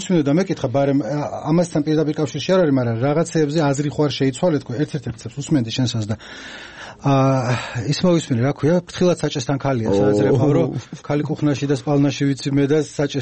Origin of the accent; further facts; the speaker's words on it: Tbilisi, Georgia; მე თორ ბაღდადთან თბილისელი ვარ, მაგრამ ეგი ფესვები იქ ამაქვს.